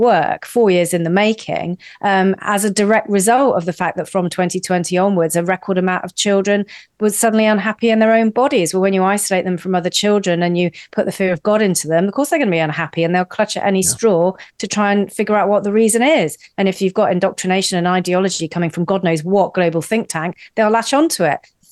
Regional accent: United Kingdom; I think we will do this by stealth because we're very British. We have manners. We do this the British way.

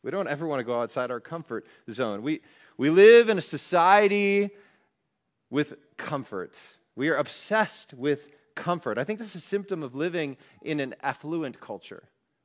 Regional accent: Wisconsin, United States; also born or lived in Kansas; I grew up in Wisconsin, but you know, when we came back, I remember being at different events and people would talk about salad. And in Kansas, you know, when we were there for 11 years

